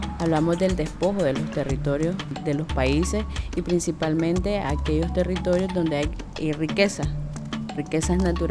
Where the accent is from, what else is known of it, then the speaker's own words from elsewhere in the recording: Río San Juan, Nicaragua; soy de Río San Juan